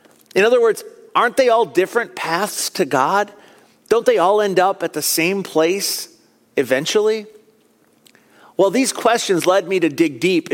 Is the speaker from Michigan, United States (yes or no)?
yes; Michigan, United States; Like many of you, I grew up right here in West Michigan.